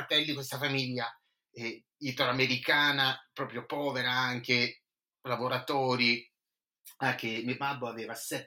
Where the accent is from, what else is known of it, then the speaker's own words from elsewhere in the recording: Boston, Massachusetts, United States; Io sono nato e cresciuto qui a Boston, di genitori italoamericani, io sono italoamericano, però ai tempi i miei figli di immigrati siciliani, abruzzesi, e poi si viveva in questo quartiere di Boston, si chiama Dorchester